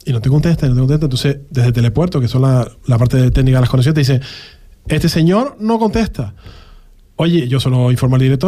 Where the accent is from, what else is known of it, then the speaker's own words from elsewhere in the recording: Canary Islands, Spain; Entonces, no seamos tan acomplejados. Somos Canarias.